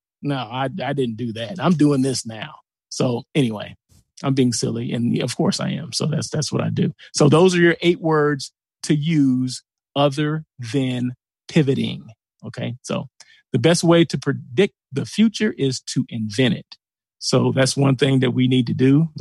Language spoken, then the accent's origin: English; Blythe, California, United States; I don't love heat. I'm from Blythe.